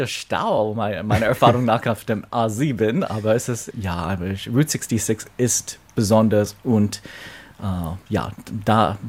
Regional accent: New York, United States; German is a second language; Ich komme aus New York, ich will immer meine Heimatstadt lieben

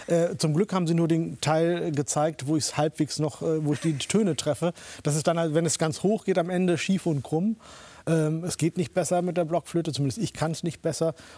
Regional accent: Germany; ich bin ja Deutscher

